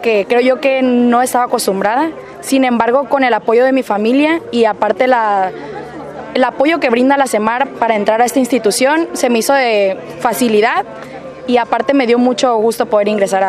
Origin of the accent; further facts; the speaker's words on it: Mazatlán, Sinaloa, Mexico; Soy de Mazatlán, Sinaloa.